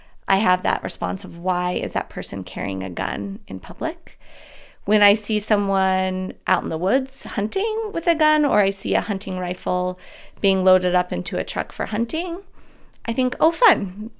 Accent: Hailey, Idaho, United States; also born or lived in Dietrich; I've grown up in Idaho for most of my life. I've lived in lots of rural parts of the state. So I was born in Haley, Idaho, lived in Dietrich, Idaho.

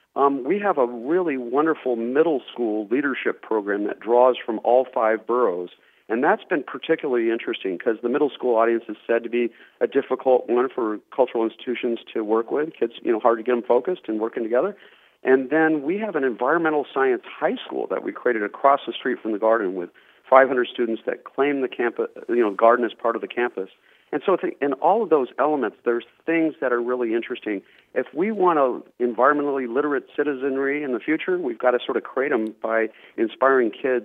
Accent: Hawaii, United States; now in Brooklyn, United States; I grew up in Hawaii, and actually I used to come to South Florida

